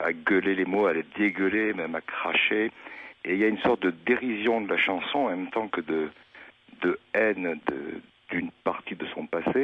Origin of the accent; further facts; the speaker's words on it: Tunisia; born there; Attendez, mais je suis né en Tunisie, c'est vrai. Mais j'y suis né en 1942.